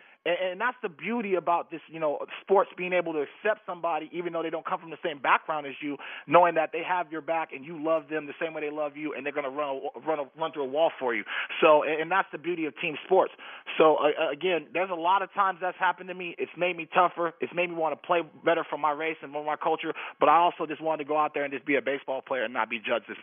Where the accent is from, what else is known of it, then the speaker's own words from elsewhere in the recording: Alameda, California, United States; You got to understand, I'm from Alameda, California. I'm from the Bay Area, and I told somebody this yesterday, I didn't experience racism until I got into pro ball.